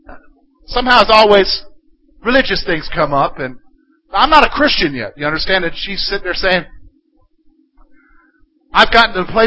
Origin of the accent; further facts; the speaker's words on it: South Carolina, United States; as a boy growing up in South Carolina, down the road was an auto wrecker.